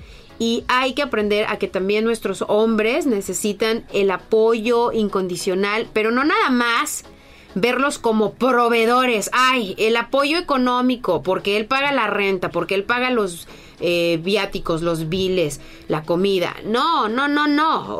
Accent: Mexico; hablo por lo que veo y por lo que yo sé que sucede dentro de mi comunidad como mexicana, como latina.

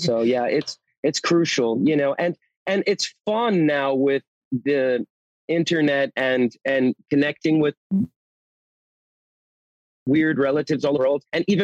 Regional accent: New Jersey, United States; also born or lived in Brooklyn, United States; I was born in New York City, well, in Brooklyn, and I grew up in New Jersey. So when I moved here in the 80s, you know, it was tough

